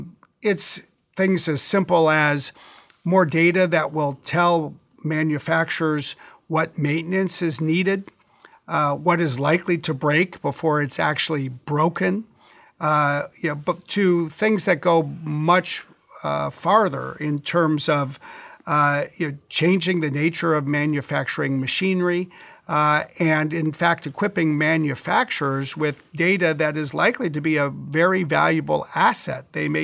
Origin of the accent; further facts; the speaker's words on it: Wisconsin, United States; I grew up in Wisconsin.